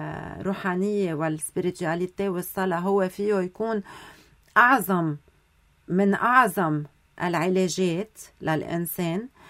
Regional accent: Lebanon

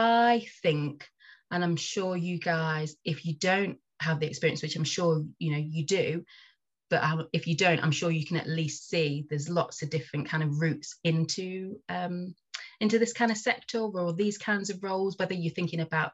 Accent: Nottingham, East Midlands, United Kingdom; I guess the only introduction to like cultural venues in the city, so I'm from Nottingham, was

